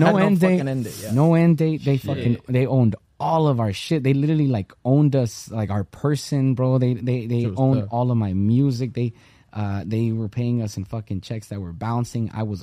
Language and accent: English; Los Angeles, California, United States; now in Las Vegas, United States; Live in Vegas, born and raised in South Central LA.